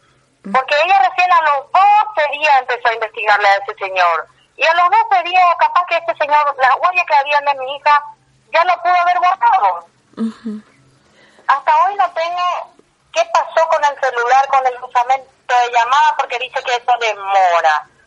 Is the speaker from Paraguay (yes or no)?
yes; Paraguay; now in Argentina; yo soy paraguaya, somos paraguayas, pero estamos radicados acá hace 12 años.